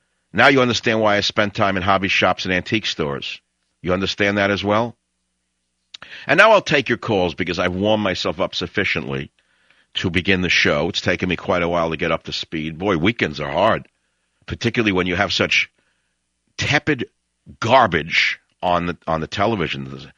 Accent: Bronx, New York, United States; born there; I was born in the Bronx.

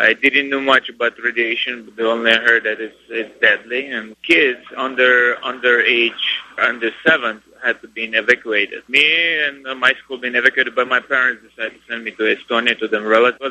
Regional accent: Russia; Growing up in Soviet Union, and I've been picked by older, stronger kids.

